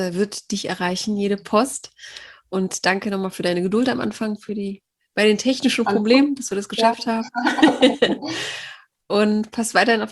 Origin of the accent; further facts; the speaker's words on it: North Rhine-Westphalia, Germany; Ich komme ja aus dem Ruhrgebiet